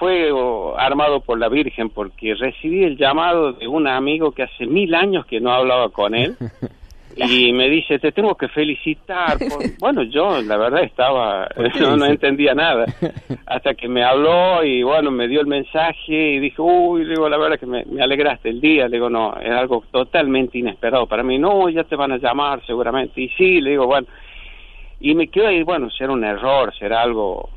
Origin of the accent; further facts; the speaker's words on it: La Rioja, Argentina; born there; also born or lived in Córdoba; yo nací en La Rioja Capital. Estuve unos años viviendo en Córdoba cuando fui estudiante, pero una vez que me recibí volví a La Rioja, así que ya formé una familia, tengo una familia armada acá